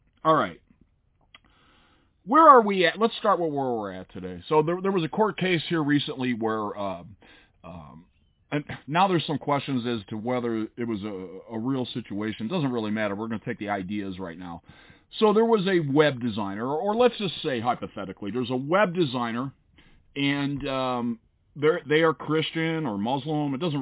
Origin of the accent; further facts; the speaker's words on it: Chicago, Illinois, United States; The Northern, or at least where I grew up in Chicago, we were raised that Southern people were kind of slow and backwards